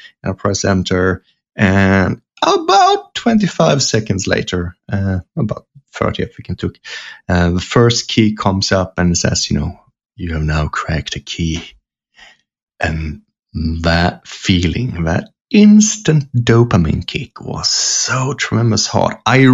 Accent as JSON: {"language": "English", "country": "Sweden", "tie": "born or raised there", "second_language": "English", "said": "up in another part of Sweden, talking about their system, and they were using the same system as in my hometown."}